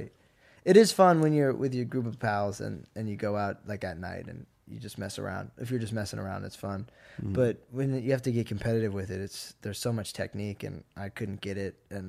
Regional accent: Alaska, United States; I feel like I'm so happy I was raised in Alaska. I think anywhere else would have been crazy.

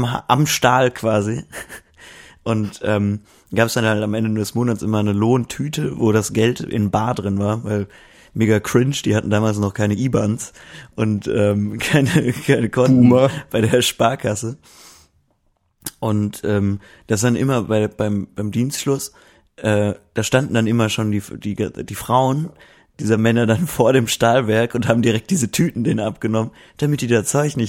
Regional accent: Duisburg, North Rhine-Westphalia, Germany; ich komme ja aus Duisburg

